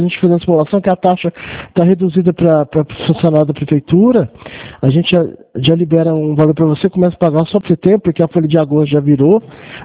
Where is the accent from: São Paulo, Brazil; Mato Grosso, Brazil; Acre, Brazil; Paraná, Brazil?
São Paulo, Brazil; Franca; eu sou daqui de Franca